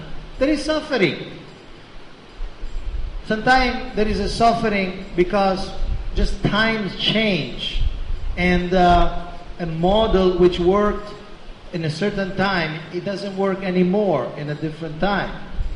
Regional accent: Rome, Lazio, Italy; English is a second language; I was born and raised in Rome as a Christian Catholic.

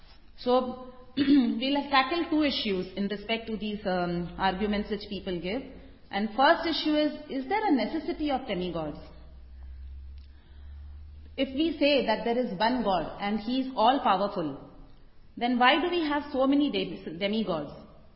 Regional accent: Mumbai, Maharashtra, India; since I'm from Bombay, I can tell about Bombay.

